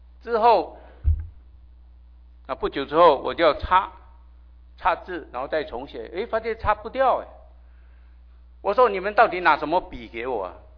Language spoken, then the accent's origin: Chinese; China; 这是我们中国人的心态，我们连错错错到底，就是不要讲，就是不要宣扬。